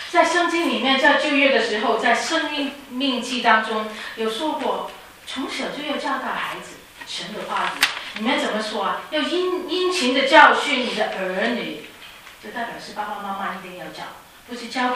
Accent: Hong Kong; 我小时候在香港

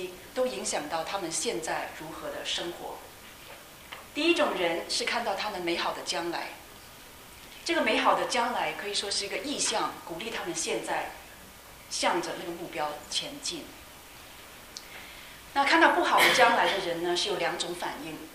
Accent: Hong Kong; also born or lived in Beijing; now in United States; 那我呢是生在北京，成长在香港，然后常住在美国。

